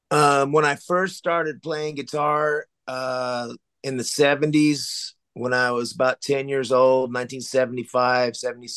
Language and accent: English; Sacramento, California, United States; And Sacramento, again, where I grew up in South Sacramento was kind of the ghetto